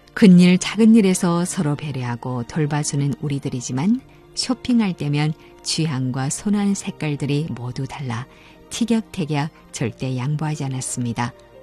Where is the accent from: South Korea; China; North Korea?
China; Jilin; moved away as an adult; 내 고향 연변이 국제적인 관광도시로 부상하고 있음을 직접 눈으로 확인하는 놀라운 순간이었습니다.